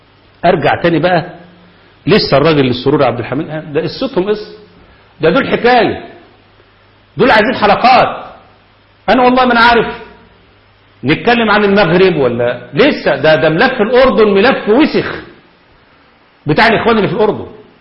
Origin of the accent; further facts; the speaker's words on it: Egypt; قياسا على اللي حصل عندنا في مصر